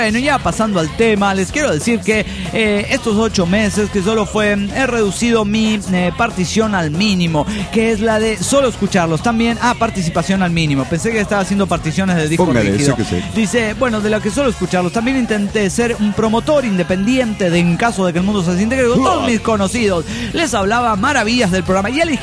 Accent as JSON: {"language": "Spanish", "region": "Managua", "country": "Nicaragua", "said": "de Managua, Nicaragua."}